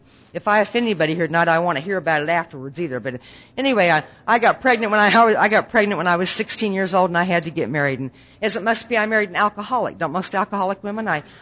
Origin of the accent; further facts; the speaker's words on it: Nebraska, United States; when I was growing up in Nebraska, there just wasn't a hell of a lot of drugs on the street.